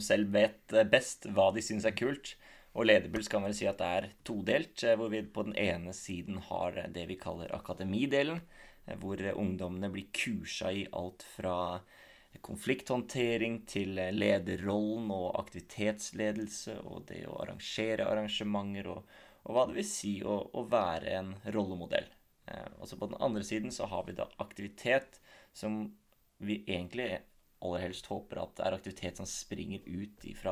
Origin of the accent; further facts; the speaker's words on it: Konnerud, Buskerud, Norway; Jeg jo født og oppvokst på Konnerud, så kan vel karakteriseres som en Konnerud-gutt